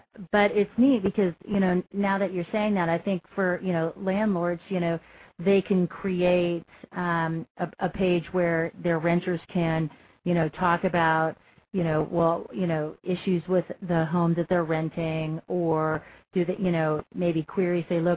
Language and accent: English; Phoenix, Arizona, United States; because this is my hometown here in Phoenix, and I can't, like, if I mess up, I can't go home.